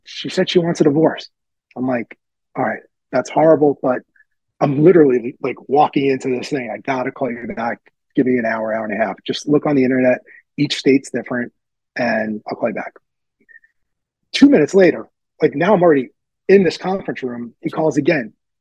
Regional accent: New York, United States; I was from New York, she was from Atlanta.

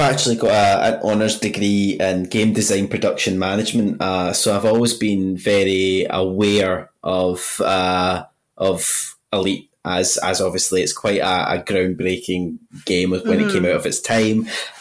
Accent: Glasgow, Scotland, United Kingdom; accent: Glaswegian; a lot of people couldn't understand my accent at first because I've got, because I'm Glaswegian, we speak a lot of slang.

